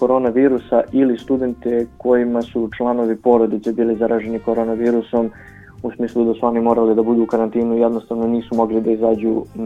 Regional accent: Jagodina, Šumadija and Western Serbia, Serbia; ja inače nisam iz Kragujevca, ja sam iz Jagodine, to jest živim u Jagodini, studiram u Kragujevcu

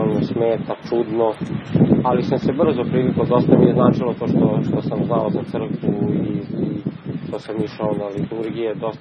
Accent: Belgrade, Serbia; imam 28 godina, iz Beograda sam

